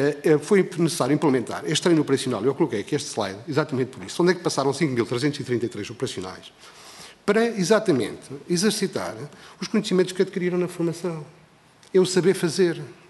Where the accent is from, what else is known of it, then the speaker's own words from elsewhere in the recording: Bragança, Portugal; eu sou de Bragança, eu consigo daqui a Bragança em 4 horas e pouco